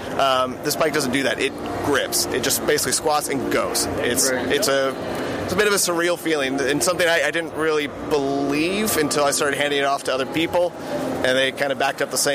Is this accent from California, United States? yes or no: yes; Auburn, California, United States; I grew up in the foothills of California, so Auburn area.